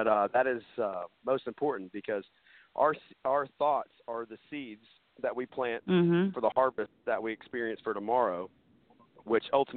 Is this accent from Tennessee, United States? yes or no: yes; Tennessee, United States; I am actually from the Great Smoky Mountains of East Tennessee